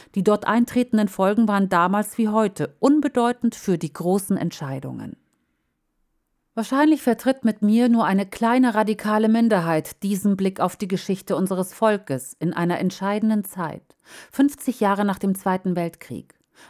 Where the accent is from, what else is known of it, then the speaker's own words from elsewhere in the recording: Meckesheim, Baden-Württemberg, Germany; In meiner Heimatgemeinde Meckesheim im Kraichgau